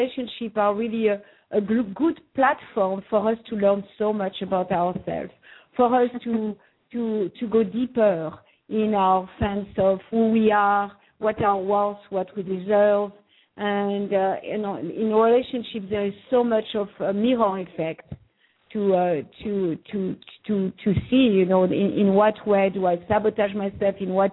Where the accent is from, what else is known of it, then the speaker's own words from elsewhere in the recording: France; accent: French; English is a second language; I'm from France, and I have a very strong French accent, and I'm quite aware of that.